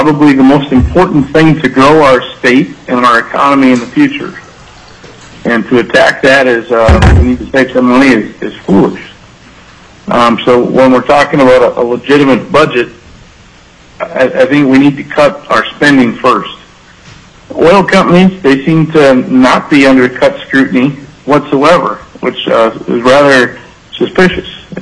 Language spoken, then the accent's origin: English; Delta Junction, Alaska, United States; I'm from Delta Junction.